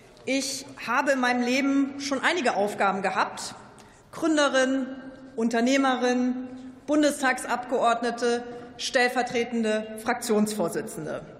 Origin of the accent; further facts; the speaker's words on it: Konz, Rhineland-Palatinate, Germany; weil mein Vater hat in meiner Heimat Konz früher in einer Fabrik an Baggern geschraubt.